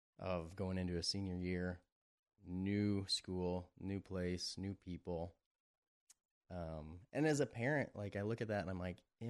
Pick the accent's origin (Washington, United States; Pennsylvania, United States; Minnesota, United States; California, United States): Washington, United States; now in New Mexico, United States; We moved from Washington State to New Mexico. And that one, you know, both Chelsea and I were born and raised in Washington State.